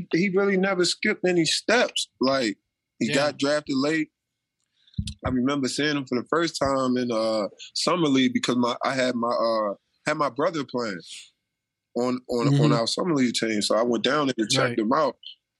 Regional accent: Baltimore, Maryland, United States; if someone don't know me and I'm out of town and they know I'm from Baltimore

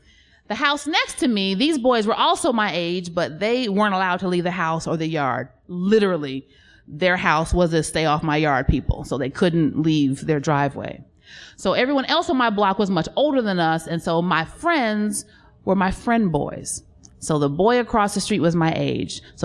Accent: Wisconsin, United States; also born or lived in Georgia, United States / South Korea; And well, no, I'm not from Georgia, which is where we lived before Korea. And yes, I'm from Wisconsin, and I don't know, but maybe that's why I talk white.

